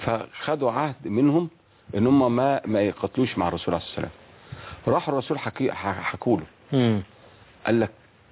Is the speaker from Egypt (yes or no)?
yes; Minya, Minya Governorate, Egypt; born there; لازم اسافر المنيا مسقط رأسي